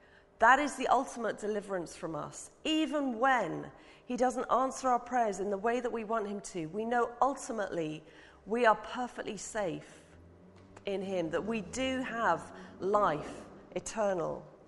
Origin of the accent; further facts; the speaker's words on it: United Kingdom; we're not always brilliant as British people about telling our stories.